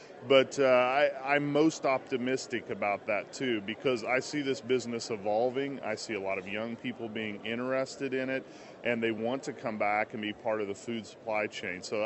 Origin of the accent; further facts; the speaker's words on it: Kansas, United States; now in Colorado, United States; Actually, I'm originally from Kansas. I've been in Colorado for about 11 years, and it is a great state and great people.